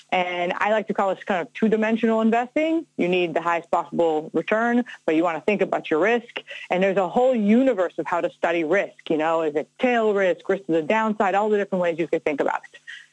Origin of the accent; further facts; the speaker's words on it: Netanya, Haifa District, Israel; moved away as an adult; now in United States; I was born in Haifa. I grew up mostly in Netanya. I came to the United States to study at Princeton